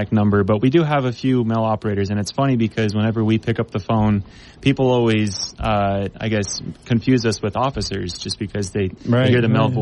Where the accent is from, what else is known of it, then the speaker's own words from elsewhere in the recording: Mesquite, Nevada, United States; now in Washington, United States; So I grew up actually in Mesquite, just down the road.